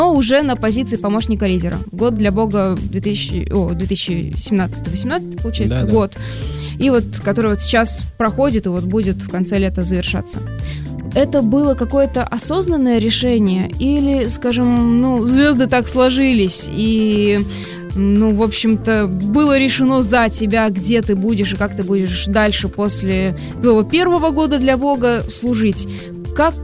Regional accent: Chapayevsk, Samara Oblast, Russia; Я просто из Чапаевска, Самарская область.

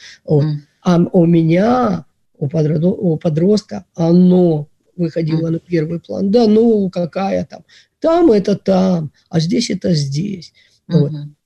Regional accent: Kropyvnytskyi, Kirovohrad Oblast, Ukraine; я родом из Елисаветграда, вот, из Кировограда, из Кропивницкого сейчас.

